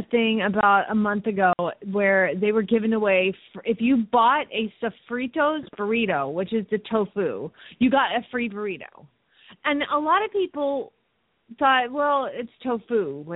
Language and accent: English; Phoenix, Arizona, United States; from Phoenix, Arizona